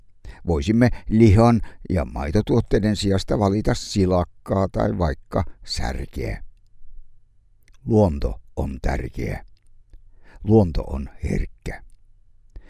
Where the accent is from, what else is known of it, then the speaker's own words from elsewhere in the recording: Helsinki, Uusimaa, Finland; Kotikaupunkini Helsinki on Suomenlahden helmi.